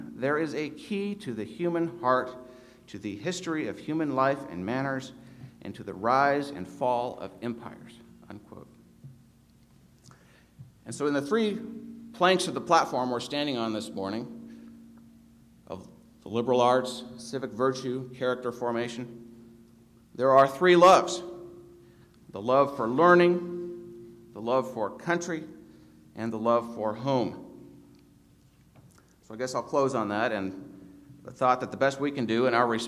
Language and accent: English; Puyallup, Washington, United States; my neighbors and my family, people in Puyallup, are better at taking care of themselves